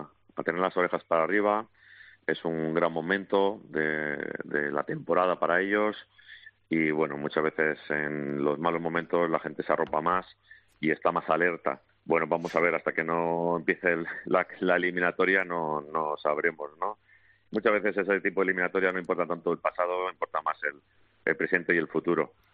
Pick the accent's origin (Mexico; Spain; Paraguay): Spain; Asturias; Yo soy del oriente de Asturias